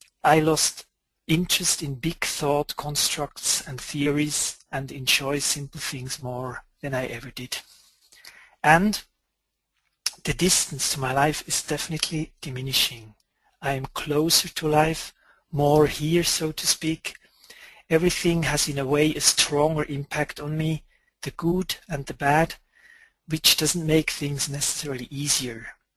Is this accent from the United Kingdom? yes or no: no; Lucerne, Switzerland; from Lucerne in Switzerland. I am 50 years old.